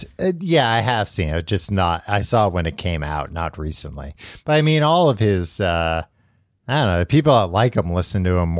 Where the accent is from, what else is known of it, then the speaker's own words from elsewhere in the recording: Mississippi, United States; accent: Mississippi; It's a Mississippi mud pie. It's different. That's my Mississippi accent.